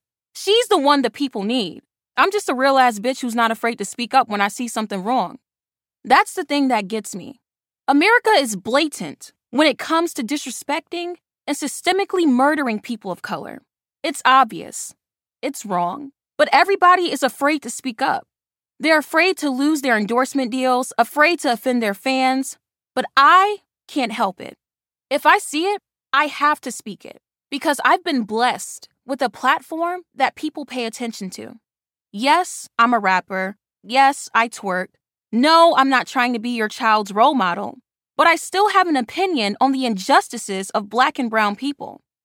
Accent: Bronx, New York, United States; I grew up in the Bronx. That was my bottom.

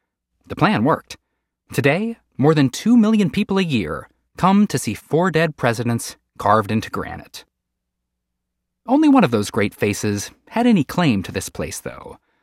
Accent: West Virginia, United States; Growing up in West Virginia, I always wished there was an East Virginia.

